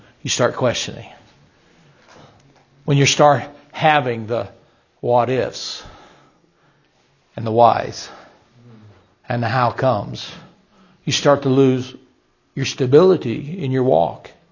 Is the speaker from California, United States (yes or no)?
no; Wisconsin, United States; Well, we're from Wisconsin, so maybe you would do that.